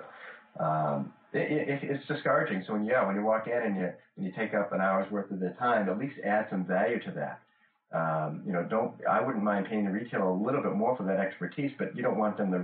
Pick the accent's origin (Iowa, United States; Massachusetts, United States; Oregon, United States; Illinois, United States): Massachusetts, United States; Medford; also born or lived in New Hampshire; Yeah, I'm from New Hampshire and grew up in Boston, or Medford, actually, outside of Boston.